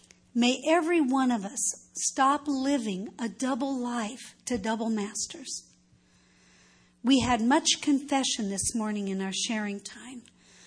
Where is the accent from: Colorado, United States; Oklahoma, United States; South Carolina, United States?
Colorado, United States; moved away as an adult; now in California, United States; I was born and raised in Colorado. I lived there my whole life until I went away to college.